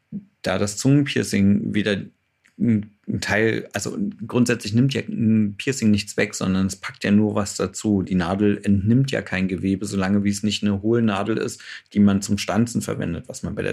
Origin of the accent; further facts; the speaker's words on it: East Germany, Germany; ich bin ein Kind des Ostens.